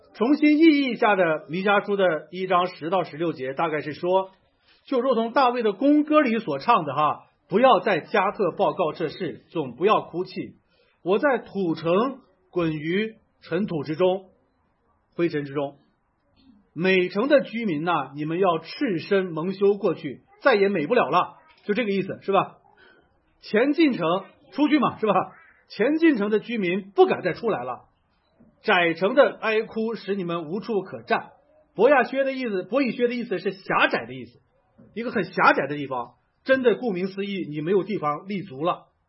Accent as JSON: {"language": "Chinese", "town": "Linfen", "region": "Shanxi", "country": "China", "tie": "born or raised there", "said": "我的老家哈，山西临汾，自古以来它叫花果城"}